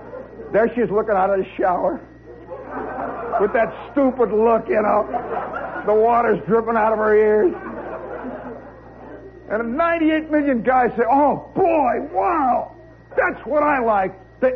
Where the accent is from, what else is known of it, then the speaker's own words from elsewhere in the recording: Midwest, United States; You know, because I come from the Midwest. And out there in the Midwest, they don't have real women like we know them.